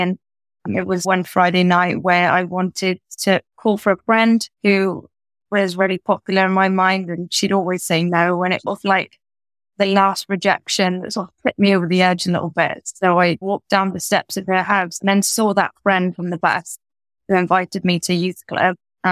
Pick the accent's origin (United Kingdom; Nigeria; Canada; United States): United Kingdom; Cardiff, Wales; Well, I grew up in Cardiff in a loving home.